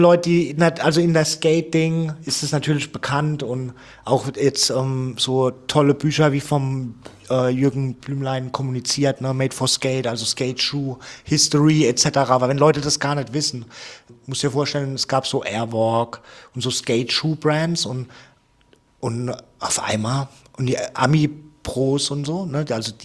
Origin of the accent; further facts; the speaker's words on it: Lampertheim, Hesse, Germany; Und ich komme ja ursprünglich aus Lambertheim, ist ein Vorort von Mannheim.